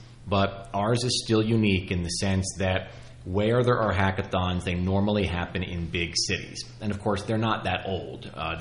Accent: Philadelphia, Pennsylvania, United States; also born or lived in Atlanta; to that, I lived in Atlanta for about 12 years, graduate of University of Florida. But before that, I grew up mostly in Philadelphia.

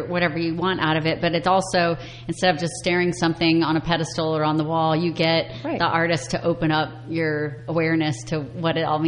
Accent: Cedar Rapids, Iowa, United States; born there; And what drew me there is I was born in Cedar Rapids, Iowa, and they have the Grant Wood American Gothic on display.

